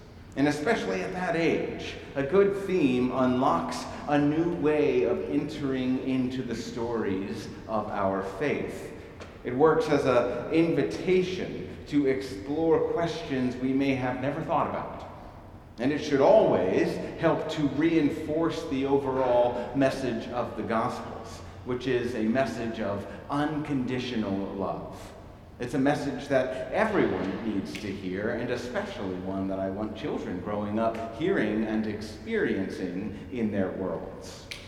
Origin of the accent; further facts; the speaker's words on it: North Carolina, United States; from North Carolina last week, my home state.